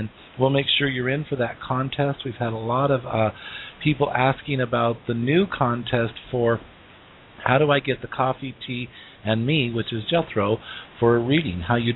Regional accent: Wyoming, United States; I'm from Wyoming, and I have a lot of family and friends in Colorado, is why.

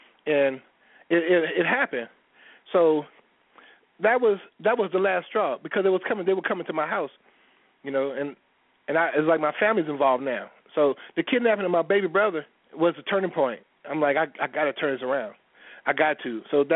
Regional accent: Natchez, Mississippi, United States; I went to Natchez, Mississippi, which is really my hometown.

